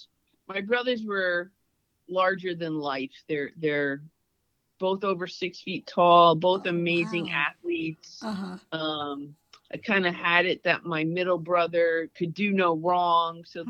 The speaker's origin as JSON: {"language": "English", "town": "North Haven", "region": "Connecticut", "country": "United States", "tie": "born or raised there", "said": "It was a pretty fabulous place to grow up. A young suburban area, you know, converted from a lot of farming into this like great suburbia."}